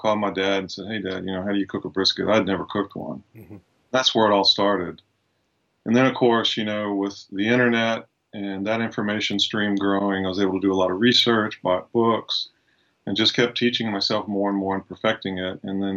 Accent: Mesquite, Texas, United States; also born or lived in Austin, Texas; I'm from Texas. I was born in Austin, grew up outside of Dallas in Mesquite.

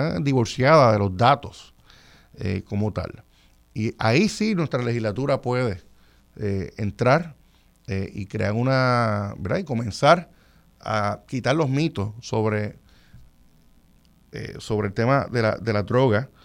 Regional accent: Puerto Rico; ¿Quién controla la seguridad en los aeropuertos, pues no, no somos mayormente los puertorriqueños.

